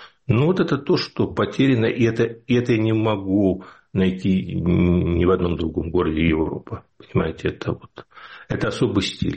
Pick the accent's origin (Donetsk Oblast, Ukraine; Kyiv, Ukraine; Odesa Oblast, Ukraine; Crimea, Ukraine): Kyiv, Ukraine; born there